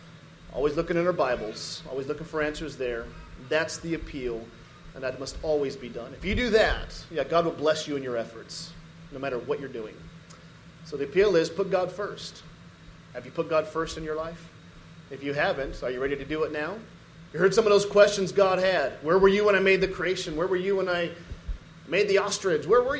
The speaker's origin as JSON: {"language": "English", "region": "California", "country": "United States", "also_born_or_lived": "Tucson / Folsom", "said": "We live in Georgia now, but we're actually from California. And we migrated in Tucson for a little while"}